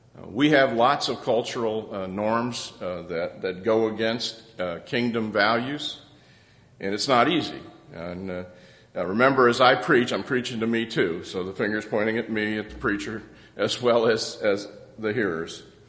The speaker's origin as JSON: {"language": "English", "town": "Columbus", "region": "Ohio", "country": "United States", "tie": "born there", "said": "I was born in Columbus, Ohio. And Columbus, Ohio is not known for its heavy industry and factories."}